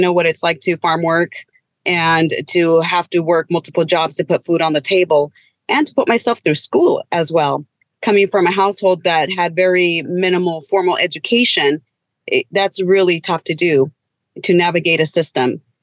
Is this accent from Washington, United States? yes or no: yes; Pasco, Washington, United States; You know, growing up in Tri-Cities and specifically in East Pasco, I volunteered a lot, served on numerous boards, and I continue to do that.